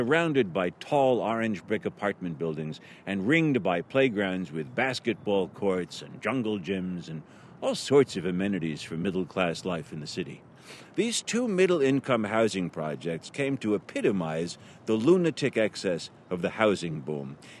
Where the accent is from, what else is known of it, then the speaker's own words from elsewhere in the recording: New York City, New York, United States; my hometown in the middle of Lower Manhattan